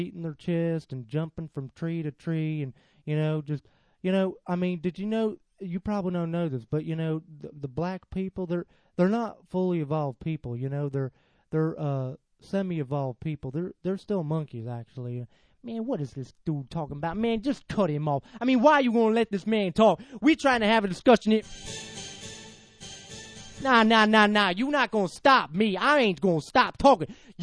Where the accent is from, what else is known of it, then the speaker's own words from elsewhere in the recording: United States; because I'm an American, I'm a white American